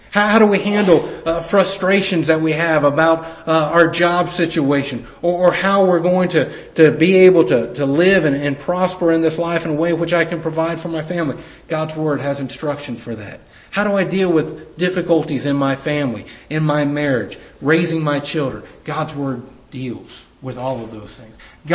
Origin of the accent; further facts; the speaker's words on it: Melbourne, Victoria, Australia; Mom had a cross-stitch thing when we were growing up in Melbourne.